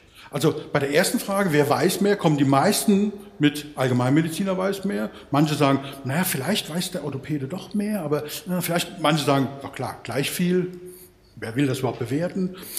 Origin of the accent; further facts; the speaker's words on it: Berlin, Germany; born there; Ich bin in Berlin geboren